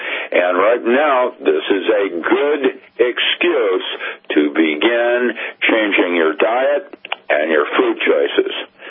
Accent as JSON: {"language": "English", "region": "West Coast", "country": "United States", "tie": "born or raised there", "said": "I grew up on the West Coast. I'm a Boy Scout that made Eagle as a sea explorer. So I love fish and I live on the beaches, and I can no longer eat things from my ocean."}